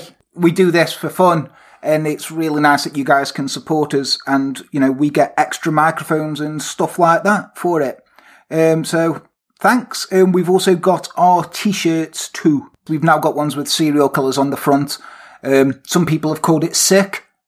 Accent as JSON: {"language": "English", "country": "United Kingdom", "said": "But I'm British, I can say it."}